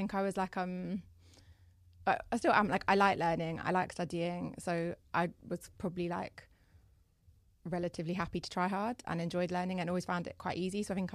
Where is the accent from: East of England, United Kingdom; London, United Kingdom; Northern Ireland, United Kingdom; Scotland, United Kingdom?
East of England, United Kingdom; Cambridge; I grew up in Cambridge, so school was in Cambridge. It was just like the local school to me.